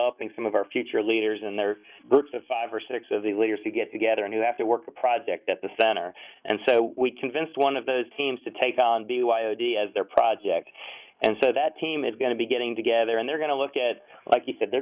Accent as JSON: {"language": "English", "town": "Oxford", "region": "Ohio", "country": "United States", "tie": "born or raised there", "said": "I grew up in Ohio, in Oxford, Ohio, near Cincinnati"}